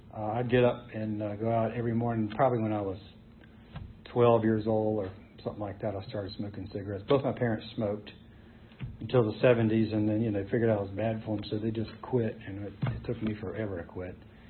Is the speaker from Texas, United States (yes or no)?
no; Charlottesville, Virginia, United States; Anyhow, so I grew up in Charlottesville. My father was a dentist.